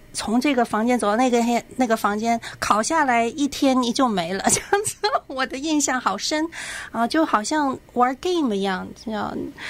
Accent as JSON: {"language": "Chinese", "region": "Beijing", "country": "China", "tie": "born or raised there", "also_born_or_lived": "Qingdao", "said": "妈妈才把我从青岛那边接回来吧，然后就开始上小学，然后那个时候上的是实验二小，北京实验二小，那个是一个好像是一个重点学校"}